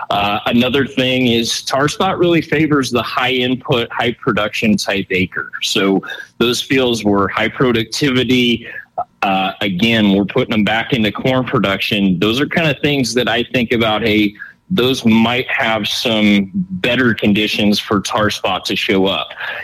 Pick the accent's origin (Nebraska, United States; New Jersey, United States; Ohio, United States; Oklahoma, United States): Nebraska, United States; So when I think about my home state here in Nebraska